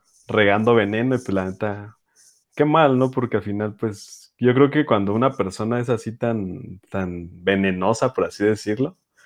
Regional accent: Mexico; accent: chilango; me sale el acento como chilango con norteño, michoacano, y te hace una mezcla ahí bien rara

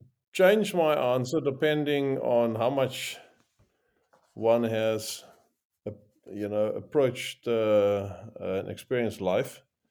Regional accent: South Africa; moved away; And I'm South African. I've been here quite a long time.

